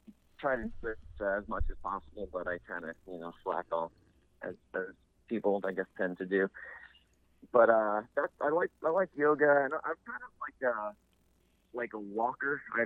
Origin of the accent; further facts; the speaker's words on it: Long Island, New York, United States; we're originally from Long Island, New York, so kind of the whole like Northeast is sort of our where we started out touring